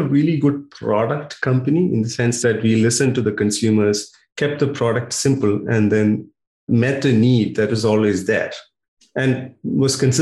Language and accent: English; India; English is a second language; now in Melbourne, Australia; Look, I'm from India. We Indians have cricket in our blood.